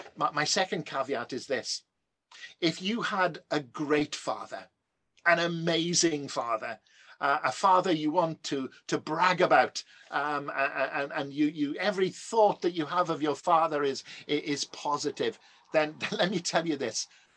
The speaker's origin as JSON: {"language": "English", "region": "Wales", "country": "United Kingdom", "tie": "born or raised there", "said": "When I was growing up in South Wales, and other people from the valleys would probably identify with this, we had two rooms downstairs. We lived in a three-bed terraced house"}